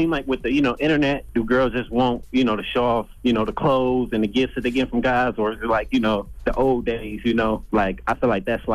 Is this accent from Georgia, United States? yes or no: yes; Atlanta, Georgia, United States; No, I'm from Atlanta. I live in Atlanta, Sandy Springs.